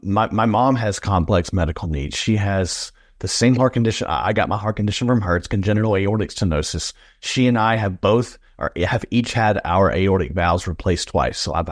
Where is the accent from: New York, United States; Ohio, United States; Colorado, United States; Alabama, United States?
Alabama, United States; Pelham; Yeah, so I was born in, I grew up in Pelham, Alabama. It's just south of Birmingham.